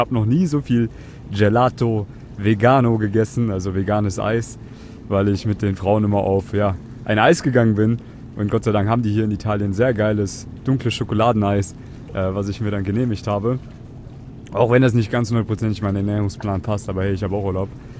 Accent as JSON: {"language": "German", "region": "Bavaria", "country": "Germany", "said": "mein Roadtrip hat ihn München begonnen, beziehungsweise meine Heimat"}